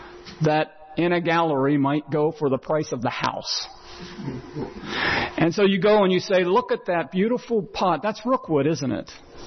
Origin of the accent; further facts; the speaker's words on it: Zanesville, Ohio, United States; If you went to my hometown of Zanesville, Ohio, and you popped into some homes in my neighborhood growing up